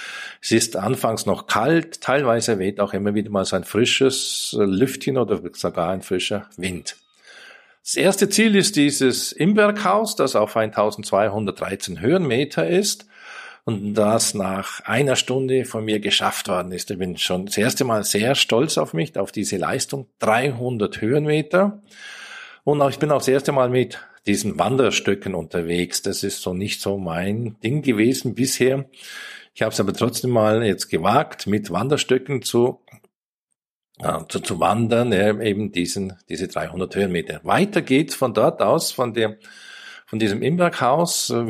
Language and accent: German; Bavaria, Germany; Ich war im Allgäu, im September im Allgäu, in meiner Heimat